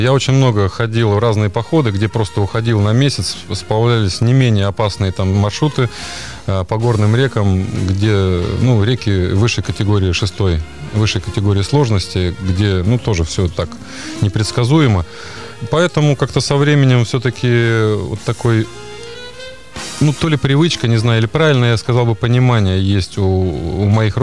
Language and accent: Russian; Russia; Ну нет, домой. Я россиянин и патриот, с одной стороны. Ну нет, родина есть родина.